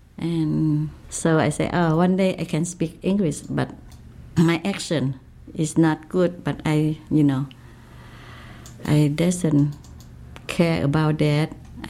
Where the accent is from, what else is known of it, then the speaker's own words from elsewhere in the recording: Laos; English is a second language; moved away as an adult; now in United States; I'm from Laos. I work for the Refugee Resettlement Program for about 23 years now, 1976. I came to America.